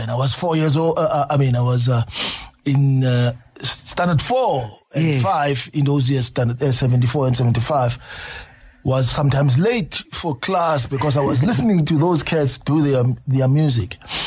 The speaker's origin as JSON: {"language": "English", "town": "Springs", "region": "Gauteng", "country": "South Africa", "also_born_or_lived": "Pimville, Soweto / Sharpeville, Vereeniging", "said": "Where I came from, you know, I come from Springs. My parents were Salvation Army officers, ministers. So it meant I lived in Gwatema as a kid until maybe age 2 and went to Pimville, Soweto, until age 4, went to Sharpeville, Vereeniging"}